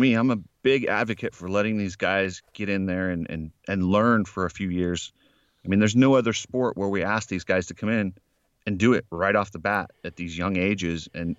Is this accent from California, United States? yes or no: no; Salt Lake City, Utah, United States; I grew up in Salt Lake, and we'd go skiing all the time.